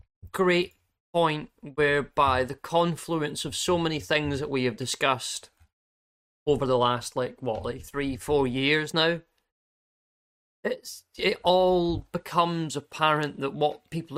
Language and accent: English; Scotland, United Kingdom; And I'm Scottish, so it tells you it's been somewhat warm.